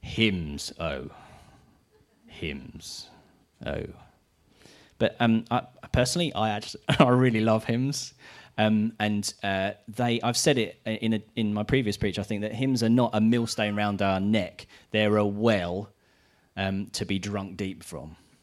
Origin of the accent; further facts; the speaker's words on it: United Kingdom; And as British people, we're not very good